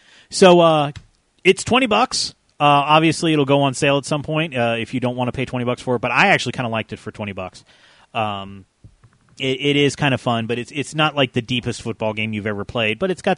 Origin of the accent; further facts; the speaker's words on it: Atlanta, Georgia, United States; because I'm from Atlanta.